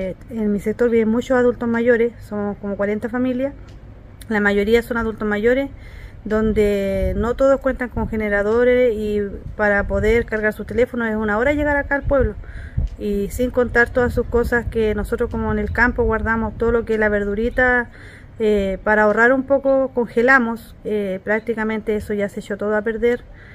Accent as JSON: {"language": "Spanish", "town": "El Carmen", "region": "Ñuble", "country": "Chile", "said": "soy del sector de Los Riscos."}